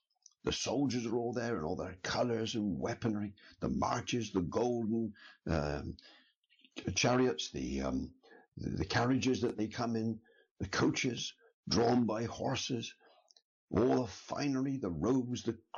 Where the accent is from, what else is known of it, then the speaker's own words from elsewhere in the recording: England, United Kingdom; I'm an Englishman